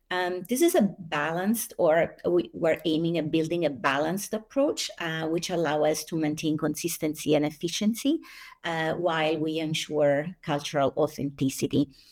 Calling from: San Francisco, California, United States; I'm joining from San Francisco Bay Area in California. So it's 9 a.m. over here.

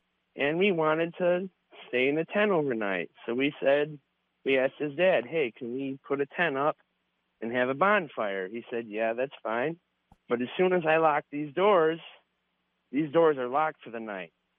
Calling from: Grand Rapids, Michigan, United States; Calling from Grand Rapids, Michigan.

